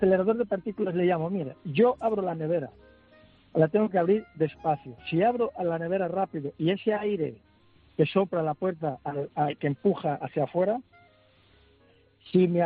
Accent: Angola; now in Palma de Mallorca, Spain; Yo soy de Angola, vivo aquí en Palma de Mallorca

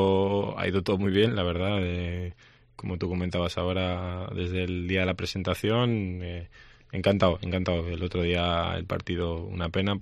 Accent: Burgos, Castile and León, Spain; born there; yo soy nacido en Burgos. Lo que pasa que ya pues desde que era bien pequeño se puso mal

